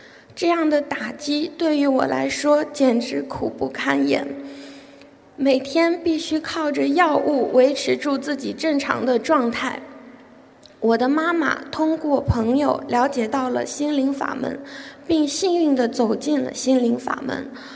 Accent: Netherlands; Chinese is a second language; 我来自荷兰，今年22岁。我出生在一个家庭条件比较富裕的家庭

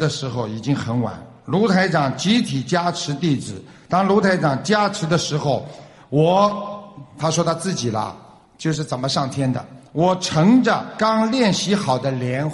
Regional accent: China; 我们大陆人叫洗澡，他叫冲凉

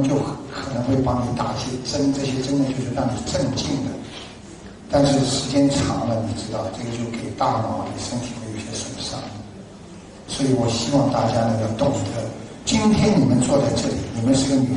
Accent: China; now in Australia; 我们中国人很好，孝顺父母，

